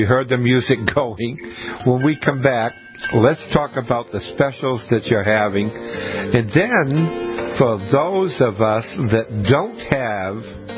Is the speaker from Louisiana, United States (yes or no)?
no; Maine, United States; And growing up in Maine, I know that the month of February can change on a dime.